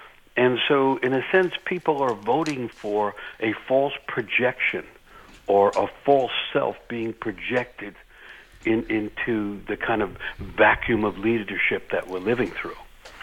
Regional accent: New York City, New York, United States; I grew up in New York City.

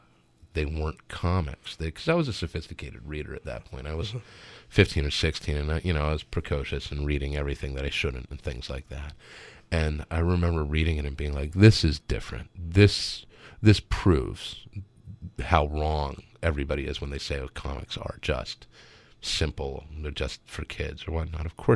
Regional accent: Monterey, California, United States; going into a shop in my hometown of Monterey at that point.

